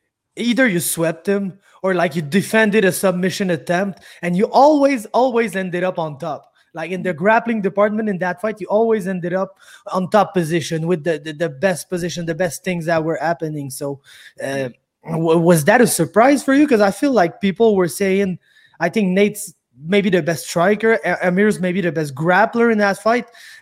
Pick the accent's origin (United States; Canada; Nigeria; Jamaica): Canada; Quebec; English is a second language; I'm from Quebec, okay? I'm from very far in Quebec.